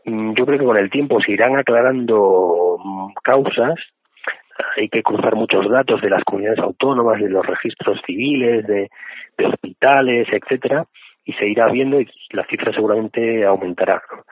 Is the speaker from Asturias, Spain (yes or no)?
yes; Asturias, Spain; now in Madrid, Spain; Yo, por ejemplo, que soy de Asturias, hasta mañana no voy a volver después de 4 meses.